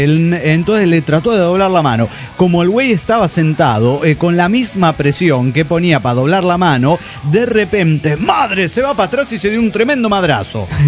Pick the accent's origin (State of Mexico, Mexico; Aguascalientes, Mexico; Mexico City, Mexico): Mexico City, Mexico; de Ciudad de México.